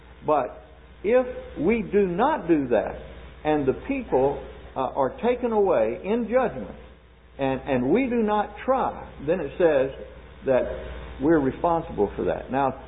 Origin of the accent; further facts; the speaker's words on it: Mississippi, United States; I was born and raised in Mississippi.